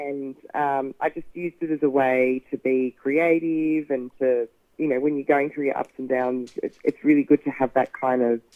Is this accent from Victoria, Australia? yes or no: yes; Melbourne, Victoria, Australia; particularly where I'm from. I'm from Melbourne.